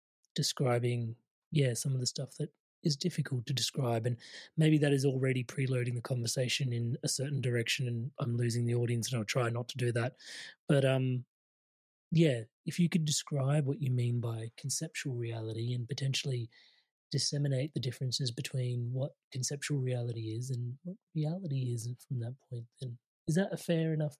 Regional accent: India; And maybe because I'm Indian

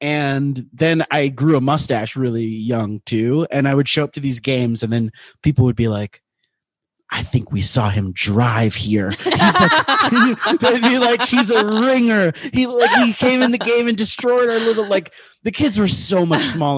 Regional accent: Miami, Florida, United States; I grew up in Miami, Florida.

